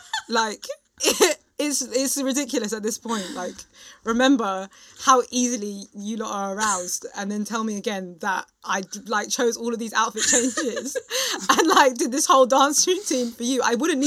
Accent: United Kingdom; I think it's funny being British

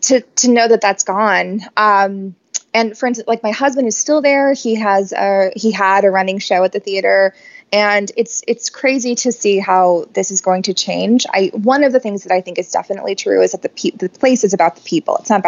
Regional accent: North Carolina, United States; I came from North Carolina. I had no contacts.

